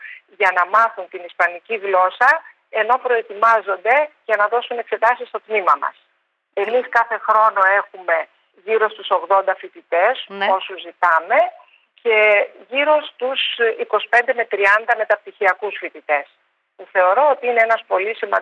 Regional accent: Greece; Ακριβώς, άρχισα να του μιλάω ισπανικά, να του λέω ότι είμαι Ελληνίδα

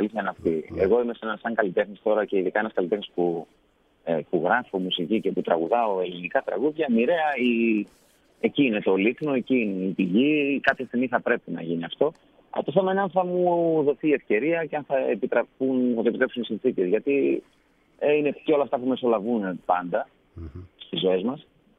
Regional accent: Thessaloniki, Central Macedonia, Greece; θα έχουμε μια παρουσίαση στην Θεσσαλονίκη, στην πόλη μου, σε κάποιον χώρο εκεί.

